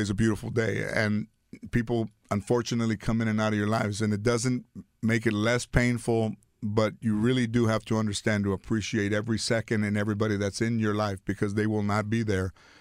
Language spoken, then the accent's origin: English; Mission Hills, California, United States; he grew up in San Fernando, I grew up in San Fernando Mission Hills, so rarely would you see a director and a guy, two guys come out of the same neighborhood